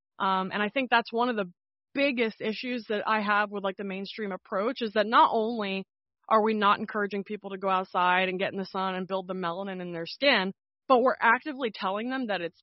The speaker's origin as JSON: {"language": "English", "region": "New Jersey", "country": "United States", "tie": "born there", "said": "I was born in New Jersey. I'm still in New Jersey. I'm in the Princeton area now."}